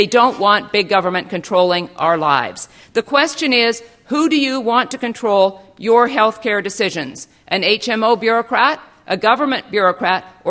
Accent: Canada; As a Canadian, I watched firsthand the promise of free health care

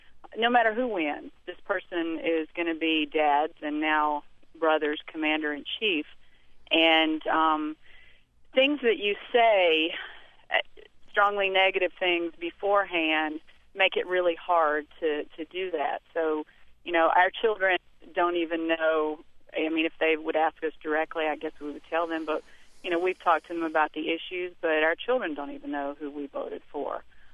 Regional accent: North Carolina, United States; even down in my home state with the Senate campaign that Elizabeth Dole just lost down there

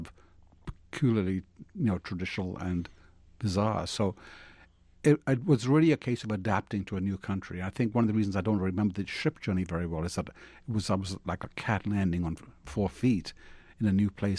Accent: Sri Lanka; when I grew up in Sri Lanka, I didn't really read many books.

